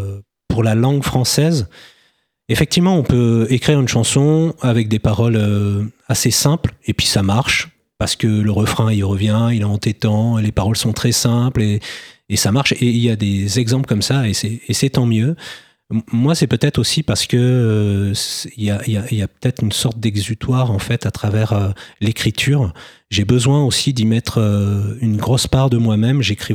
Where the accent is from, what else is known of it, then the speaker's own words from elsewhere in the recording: Amiens, Hauts-de-France, France; born there; also born or lived in Bordeaux / Versailles; je suis né à Amiens. Après, j'ai beaucoup bougé, notamment quand j'avais 20 ans, j'ai vécu à Bordeaux. Après, j'ai vécu du côté de Versailles aussi. Et puis, je suis revenu dans la région